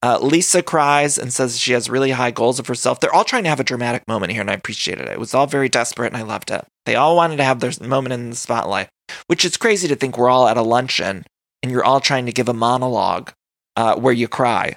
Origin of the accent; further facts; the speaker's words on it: Canton, Ohio, United States; which I grew up right near Canton, Ohio. I have a lot of family in Canton.